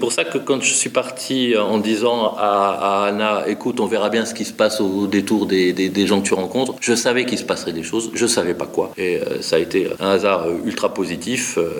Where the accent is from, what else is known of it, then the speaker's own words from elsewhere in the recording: Grand Est, France; comme moi dans ma région d'origine, l'Alsace-Lorraine